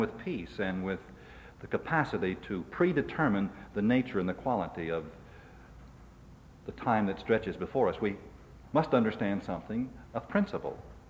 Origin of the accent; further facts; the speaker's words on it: Virginia, United States; born there; Or, in my case, Southwest Virginia, from those hills in Southwest Virginia. Well, that's not where I came from. That's where my mother was when she gave birth to me